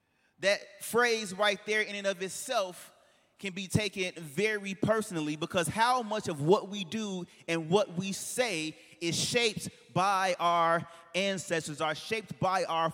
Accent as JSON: {"language": "English", "town": "Inglewood", "region": "California", "country": "United States", "tie": "born or raised there", "said": "When I tell somebody that I grew up in Inglewood, it automatically gives them a sense of who they think that I am."}